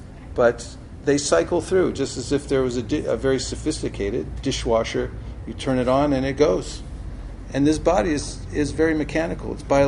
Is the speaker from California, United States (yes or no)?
yes; California, United States; I come from Northern California.